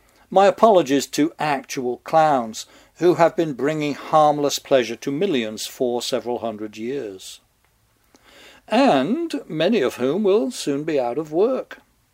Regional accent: England, United Kingdom; In my hometown in England, we used to get the circus once a year.

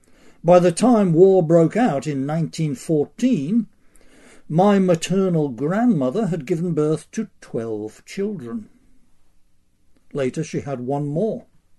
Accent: England, United Kingdom; The breed of dog called German Shepherd in America is the one I grew up in England calling Alsatian.

